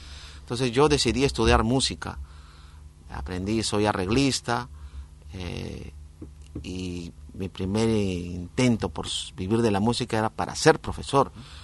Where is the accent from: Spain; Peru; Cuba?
Peru; Lima; Soy originario de Lima, del distrito de Miraflores.